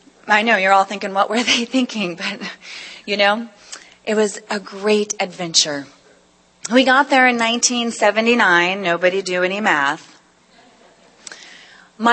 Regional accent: Cooperstown, North Dakota, United States; I grew up in a little town called Cooperstown, North Dakota. I hail from the Great Plains. It was a town of about 1,500 people, one stoplight, one movie theater, a little restaurant, and one little tiny store and a courthouse

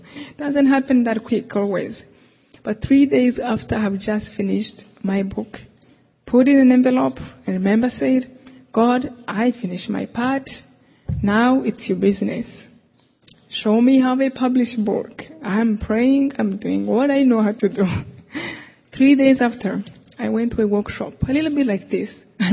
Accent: Rwanda; Well, I told him I'm from Rwanda, and I remember his eyes opened big.

